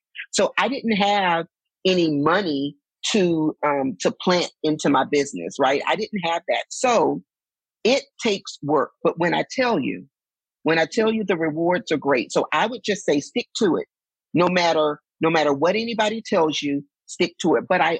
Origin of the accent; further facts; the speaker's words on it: Texas, United States; I just heard myself say, y'all, I'm from Texas.